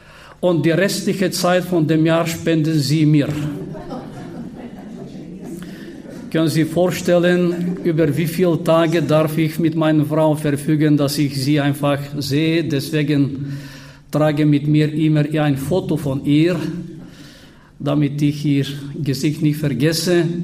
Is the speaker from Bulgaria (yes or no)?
yes; Bulgaria; German is a second language; wie ihr gehört habt, komme ich aus Bulgarien, ziemlich weit weg von hier. Ich besuche ihr Land, Deutschland, seit über 35 Jahren.